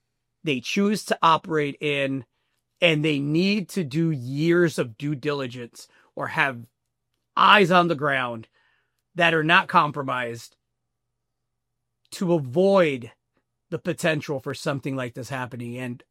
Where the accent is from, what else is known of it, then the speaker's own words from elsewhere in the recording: Zacatecas, Mexico; now in United States; whether we're talking Sinaloa or my home state of Zacatecas, the politics can change within a 40-minute drive.